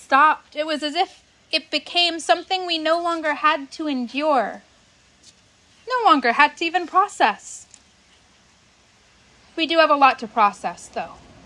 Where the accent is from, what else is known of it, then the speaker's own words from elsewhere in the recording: California, United States; when my home state of California was incinerated